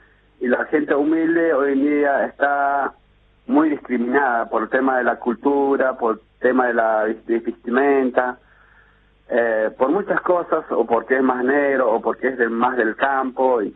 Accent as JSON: {"language": "Spanish", "country": "Bolivia", "moved": "yes", "lives_now": "San Rafael, Argentina", "said": "nosotros lo que queremos es, como bolivianos, queremos defender nuestros derechos también, por más que estemos en otros países, queremos votar"}